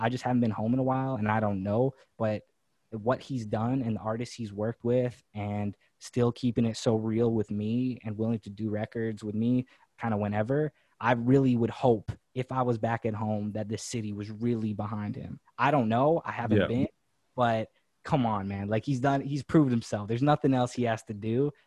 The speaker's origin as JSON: {"language": "English", "region": "Manitoba", "country": "Canada", "said": "They don't know I'm from Manitoba."}